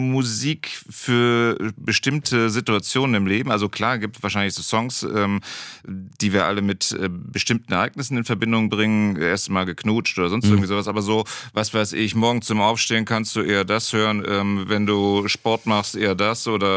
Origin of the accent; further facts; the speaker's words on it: North Rhine-Westphalia, Germany; was mich auch als Rheinländer sehr gefreut hat